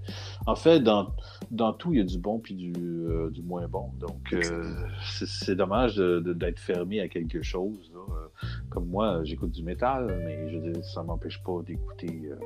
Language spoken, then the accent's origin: French; Saint-Pierre-de-Wakefield, Quebec, Canada; Moi, je viens de Saint-Pierre-de-Wakefield, qui est à peu près une demi-heure au nord de Gatineau.